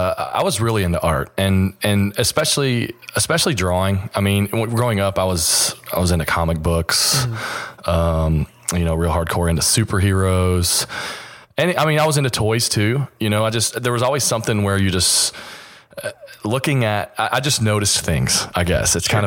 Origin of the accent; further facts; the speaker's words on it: Mount Sterling, Kentucky, United States; So I grew up about 35 miles east of Lexington, Kentucky, in a small town called Mount Sterling.